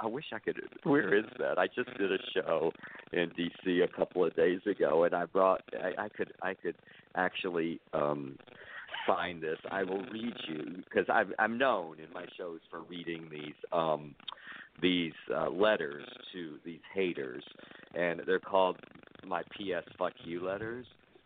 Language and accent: English; Winters, Texas, United States; when I was a little boy, growing up in Winters, Texas, where Sorted Lives is set